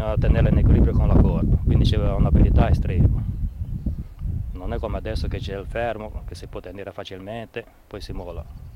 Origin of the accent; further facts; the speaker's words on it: Sassello, Liguria, Italy; born there; sono nato a Sassello.